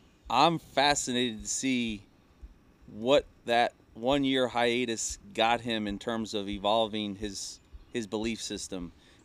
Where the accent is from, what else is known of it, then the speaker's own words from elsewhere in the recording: Missouri, United States; I'm from Missouri. You got to show me.